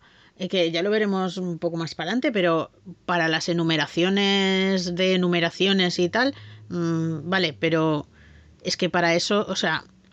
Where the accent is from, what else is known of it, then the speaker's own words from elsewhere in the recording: Castilla-La Mancha, Spain; yo es que como soy de La Mancha, igual, ¿sabes? La Mancha y Aragón se tienen mucho en común.